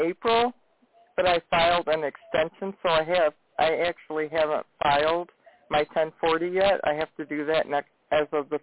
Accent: Michigan, United States; I'm from Michigan.

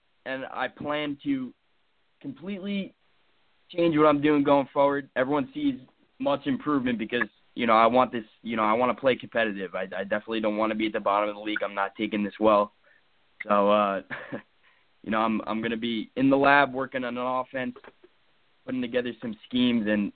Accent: New Jersey, United States; So I'm from Jersey, near the shore. I'm 17

